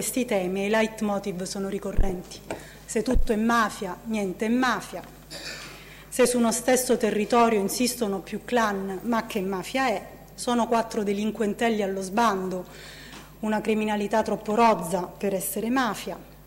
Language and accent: Italian; Calabria, Italy; moved away as an adult; Sono nata in Calabria, ho vissuto là fino a 19 anni e non ho mai perso il contatto con quelle terre.